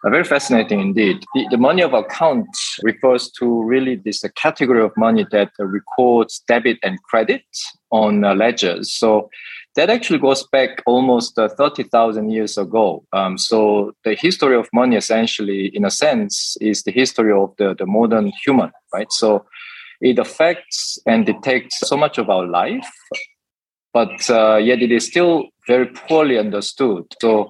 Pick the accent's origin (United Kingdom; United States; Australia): United Kingdom; also born or lived in South Korea; So I was born in Korea and I grew up in the UK. I studied there.